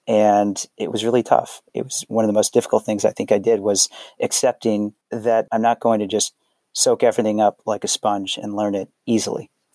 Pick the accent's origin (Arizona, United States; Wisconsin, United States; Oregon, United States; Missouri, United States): Oregon, United States; I'm from Oregon.